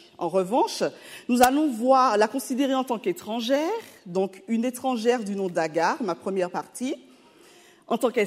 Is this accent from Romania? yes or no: no; Martinique; moved away as an adult; also born or lived in Haiti; now in France; Alors, effectivement, je viens d'Haïti. J'ai rejoint avec ma mère, mon petit frère, mon père qui était déjà installé en Martinique. J'y ai grandi à partir de l'âge de 3 ans jusqu'à pratiquement 25 ans.